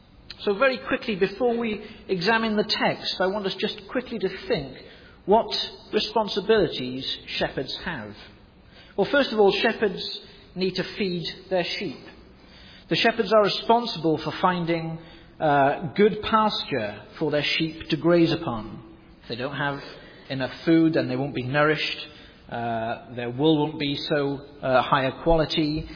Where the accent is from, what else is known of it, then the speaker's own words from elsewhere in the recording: Wales, United Kingdom; my home country of Wales